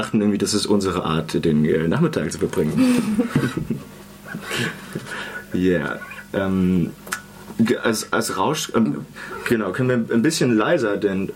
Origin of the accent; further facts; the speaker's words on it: Freiburg, Baden-Württemberg, Germany; finde es total cool hier zu sein. Ich bin 20 Jahre alt und habe die meiste Zeit meiner Jugend hier in Freiburg verbracht.